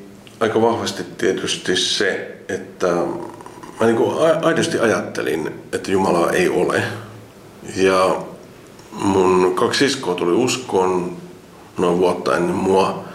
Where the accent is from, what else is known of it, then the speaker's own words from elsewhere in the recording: Keuruu, Central Finland, Finland; mä oon Keurulta kotoisin ja äiti elää siellä vieläkin.